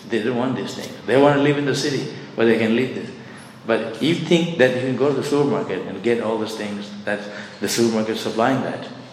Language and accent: English; India; when I was growing up in India, we didn't have much.